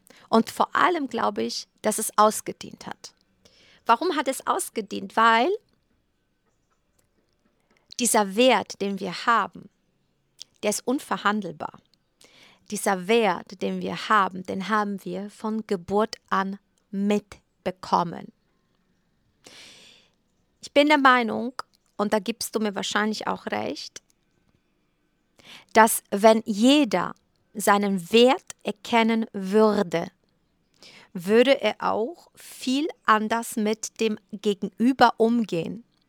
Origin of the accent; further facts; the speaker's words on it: Poland; ich bin in einer Zeit groß geworden, 77 bin ich geboren in Polen.